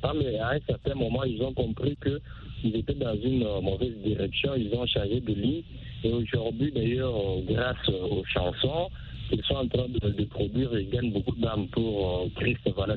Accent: DR Congo; ici chez nous, en République démocratique du Congo

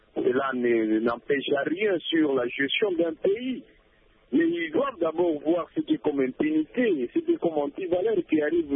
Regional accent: DR Congo; si par exemple chez nous en RDC

